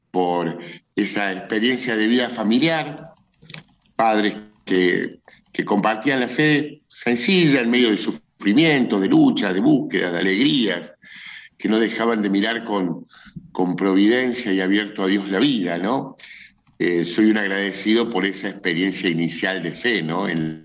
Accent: Córdoba, Argentina; Mira, yo soy cordobés, nacido aquí en Córdoba capital, vengo de una familia.

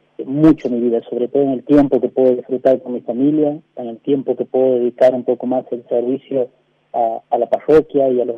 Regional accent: Santiago del Estero, Argentina; soy de Santiago del Estero.

